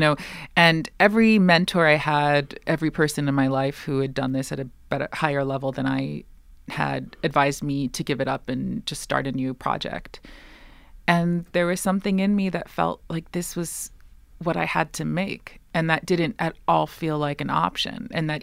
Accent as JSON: {"language": "English", "region": "New York", "country": "United States", "said": "And that is very much a result of being from New York. So I can't avoid being American."}